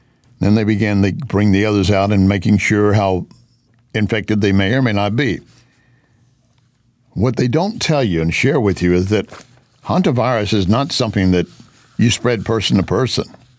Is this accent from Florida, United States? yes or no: no; Texas, United States; Growing up in West Texas, we were always aware of this.